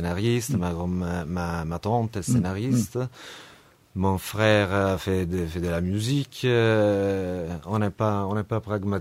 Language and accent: French; Rome, Lazio, Italy; French is a second language; moi j'ai une voix assez basse et je viens de Rome, du coup j'ai un accent complètement différent.